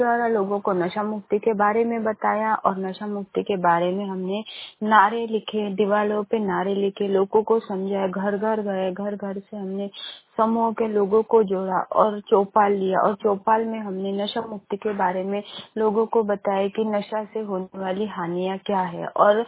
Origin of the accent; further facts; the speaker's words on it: Sausar, Madhya Pradesh, India; और मैं ब्लॉक सोसर से हूँ।